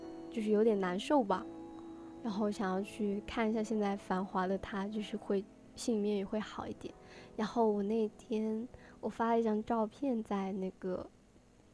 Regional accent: Chengdu, Sichuan, China; 就是比如说像是像我们成都人嘛

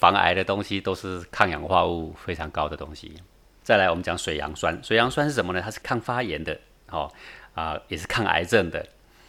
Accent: Taipei, Taiwan; 然后我们台北人买来吃

